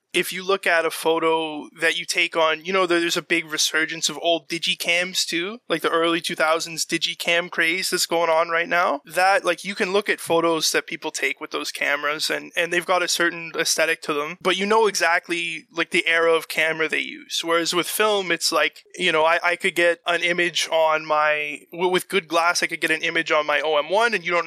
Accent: Canada; especially as a Canadian going into those places

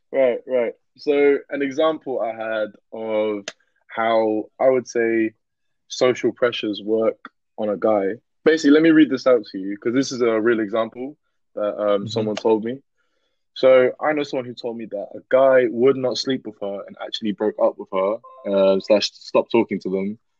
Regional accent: Oxford, South East England, United Kingdom; Maybe it's because we're from Oxford, though. Maybe shit's just different for us.

